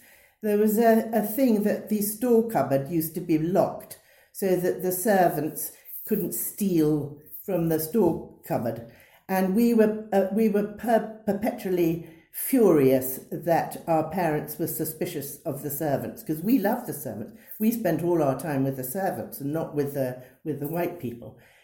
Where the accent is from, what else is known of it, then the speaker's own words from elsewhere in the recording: Ireland; now in England; it doesn't help that I'm also Irish. So I was a bit of an alien being Irish